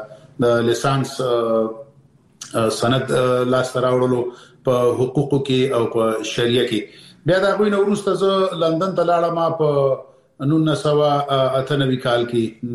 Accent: Peshawar, Khyber Pakhtunkhwa, Pakistan; زه پېښور کې د اول صف نه نیولې تر 12 پورې مالته درس ویلې دی.

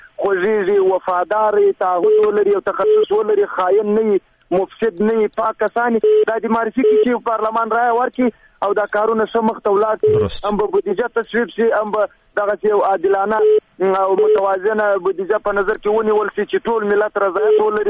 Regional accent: Helmand, Afghanistan; اوس زه خپله د هلمند ولایت یم

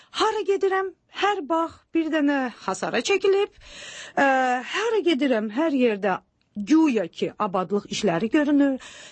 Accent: Baku, Azerbaijan; Valla, Bakıda 25 il yaşamışam özdə. Bəli, necə deyərlər, Karinoy Bakiliyəm. Bakını da çox yaxşı tanıyıram.

